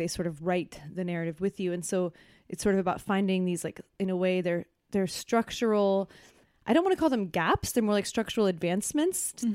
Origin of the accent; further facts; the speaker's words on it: United States; The boring version, I guess, is that I'm a filmmaker from the United States.